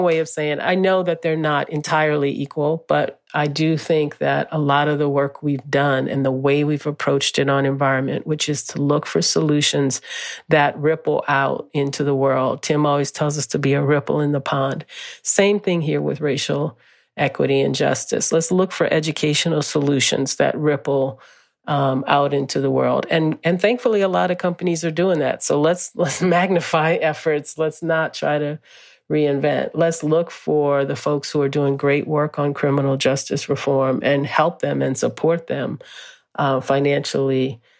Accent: New Orleans, Louisiana, United States; since I was a little girl growing up in New Orleans.

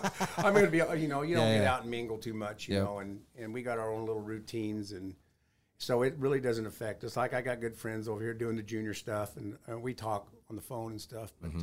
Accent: West Coast, United States; I tell you, I come from the West Coast.

